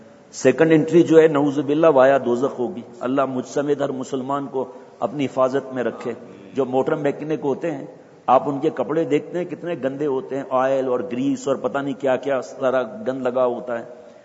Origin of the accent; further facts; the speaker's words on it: Sindh, Pakistan; اور جو ہم گاؤں کے رہنے والے ہیں پاکستان میں, تھر پارکر, ادھر تھر پارکر ہیں